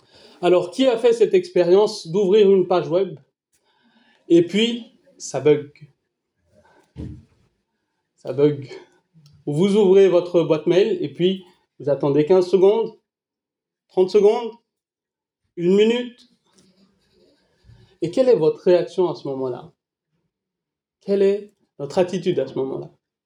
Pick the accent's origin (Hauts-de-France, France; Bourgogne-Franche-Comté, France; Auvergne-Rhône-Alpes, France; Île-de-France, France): Hauts-de-France, France; Lille; Nous, on vient de Lille.